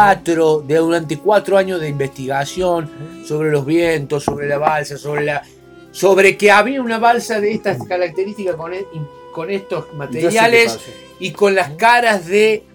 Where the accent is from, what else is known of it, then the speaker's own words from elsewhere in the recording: Argentina; Porque somos argentinos y tenemos los huevos plantados.